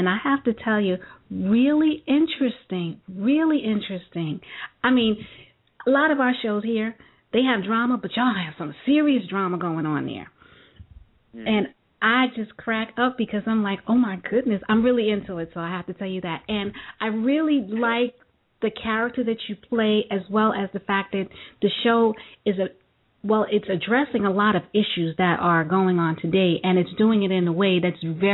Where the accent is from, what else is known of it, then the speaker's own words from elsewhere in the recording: Brooklyn, New York, United States; when I was a kid growing up, I'm originally from Brooklyn, and I'm born and raised there.